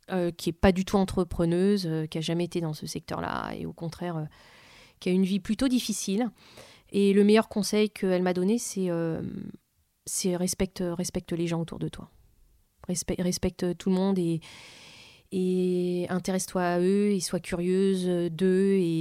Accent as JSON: {"language": "French", "town": "Vitry-sur-Seine", "region": "Île-de-France", "country": "France", "tie": "born or raised there", "said": "Elle me vient de là d'où je viens. Voilà. Quand on est dans une cité, quand on vit dans une cité HLM à Vitry-sur-Seine"}